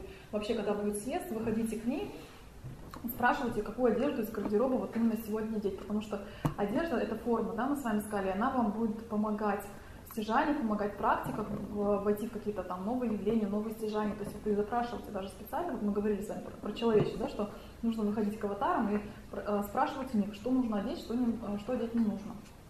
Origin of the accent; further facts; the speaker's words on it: Moscow, Russia; also born or lived in Izhevsk, Russia; с одной стороны мы москвичи